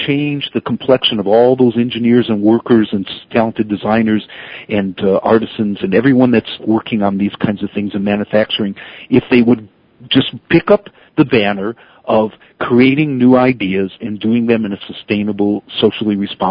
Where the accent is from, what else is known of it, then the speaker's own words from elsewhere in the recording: Detroit, Michigan, United States; Detroit could use this. I grew up in Detroit. I was fostered by that.